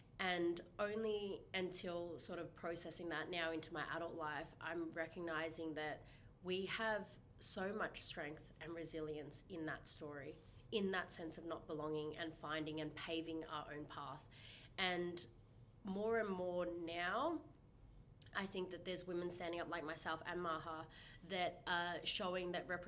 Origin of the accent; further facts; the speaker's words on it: Patterson Lakes, Victoria, Australia; I grew up in a small town called Patterson Lakes. It's towards the Mornington Peninsula.